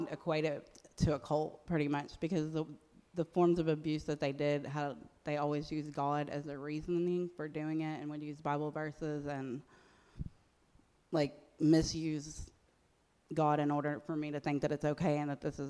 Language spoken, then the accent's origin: English; Duncanville, Texas, United States; I grew up in Duncanville, which is right near there, so a lot of my friends went there, and that's how I met him.